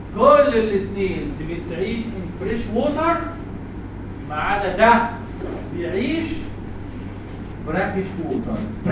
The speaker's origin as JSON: {"language": "Arabic", "country": "Egypt", "said": "عندنا في مصر بولتي بولي ولا لا؟ موجوده لك موجوده في بلدنا."}